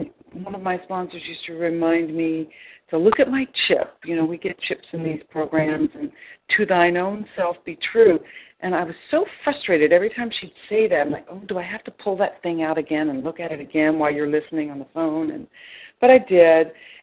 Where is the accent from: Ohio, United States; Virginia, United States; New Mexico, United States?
Virginia, United States; I'm from Virginia.